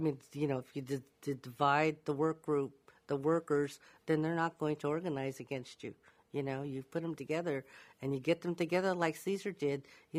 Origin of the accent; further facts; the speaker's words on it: Delano, California, United States; You know, growing up in Delano, you were either white or you were a farm worker.